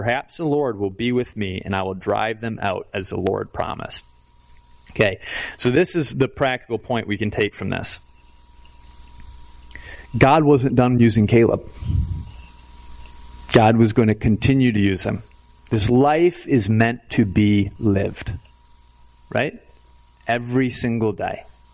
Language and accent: English; Grand Rapids, Michigan, United States; I have a friend, a kid I grew up with in Grand Rapids